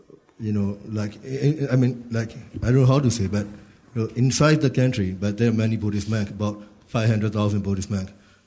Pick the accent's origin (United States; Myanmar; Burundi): Myanmar; I'm from Myanmar. So I'd like to share something about my country situation